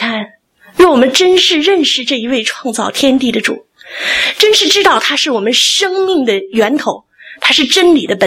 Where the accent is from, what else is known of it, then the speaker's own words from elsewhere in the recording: China; now in Australia; 因为我们是中国人，我用我们的祖国作为比较